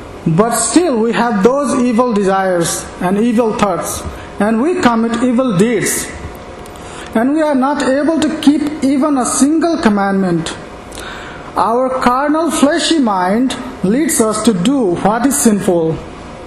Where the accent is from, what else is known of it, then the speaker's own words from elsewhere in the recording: Nepal; English is a second language; Talking about leprosy in my home country Nepal, in 2008-09, 4,565 new leprosy cases were registered.